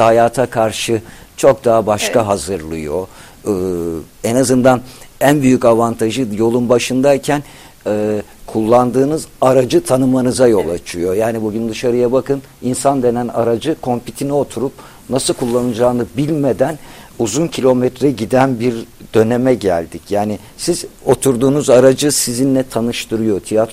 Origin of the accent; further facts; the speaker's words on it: Black Sea Region, Turkey; also born or lived in Kayseri; Çerkez damarı, işte Karadeniz'de yetişip Laz damarı, Kayserliyim falan böyle damarlar birleşince